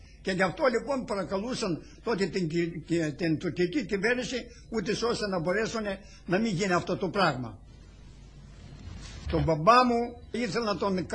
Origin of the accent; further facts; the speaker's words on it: Neochorouda, Central Macedonia, Greece; born there; Εγώ μένω σε, γεννήθηκα σε Νεοχωρούδα το 1891. Λοιπόν, τότε ο πατέρας μου ήταν ιερεύς.